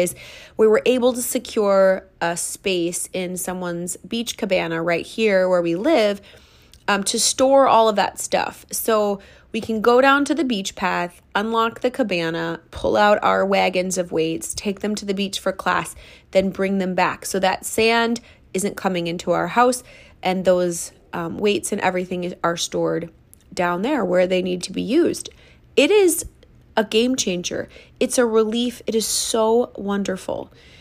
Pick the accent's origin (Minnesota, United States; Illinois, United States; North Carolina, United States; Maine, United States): Minnesota, United States; it doesn't feel like a lot like Christmas, what I'm used to from the Midwest and Minnesota and all